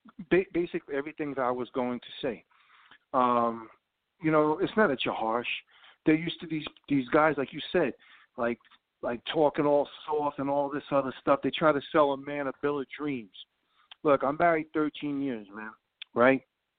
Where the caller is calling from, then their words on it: Bloomfield, New Jersey, United States; from New Jersey.